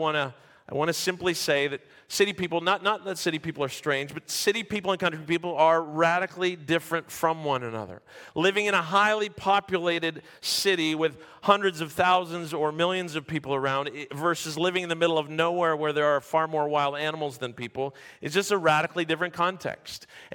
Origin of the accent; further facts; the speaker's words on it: St. Catharines, Ontario, Canada; also born or lived in Vancouver / Toronto / Abbotsford; I have always lived in a city. I was born in Vancouver. I grew up first in Toronto and then St. Catharines. Eventually, I moved to the city of Abbotsford, not that far from Vancouver.